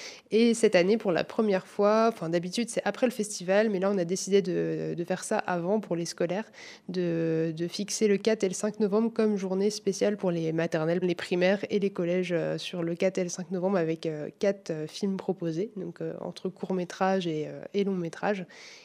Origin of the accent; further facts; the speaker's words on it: Île-de-France, France; je viens d'Île-de-France.